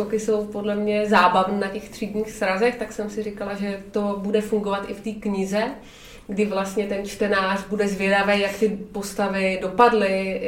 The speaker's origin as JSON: {"language": "Czech", "region": "Prague", "country": "Czechia", "said": "ono se to odehrává v Praze, já jsem z Prahy"}